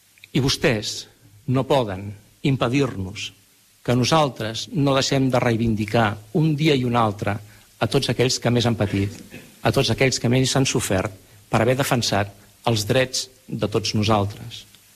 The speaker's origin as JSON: {"language": "Catalan", "region": "Catalonia", "country": "Spain", "said": "Som diversos, som generosos, acollidors. Així som els catalans"}